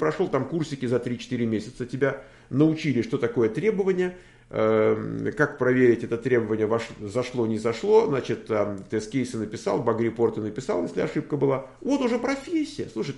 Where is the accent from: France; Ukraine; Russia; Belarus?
Belarus; Сам я из Беларуси, а он из Калифорнии.